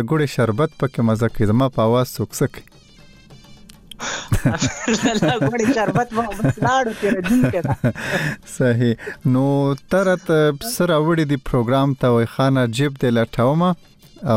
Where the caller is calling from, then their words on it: Peshawar, Khyber Pakhtunkhwa, Pakistan; زه له پیښور وای درسره یم